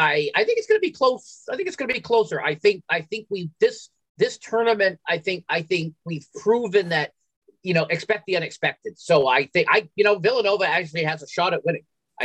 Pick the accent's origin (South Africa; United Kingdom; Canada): Canada; I'm from Canada, so it's always on TSN up here.